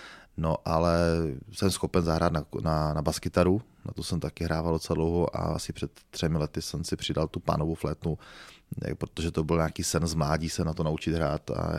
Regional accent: Moravia, Czechia; jsem hrdý, jak tady zaznělo v úvodu, na to, že jsem nejenom Moravák, ale že jsem Hanák

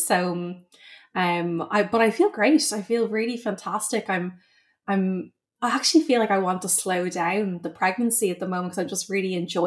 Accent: Ireland; moved away as an adult; now in San Francisco, United States; I basically started this, I suppose, officially in my early 20s when I moved from Ireland to San Francisco. So I was living in California

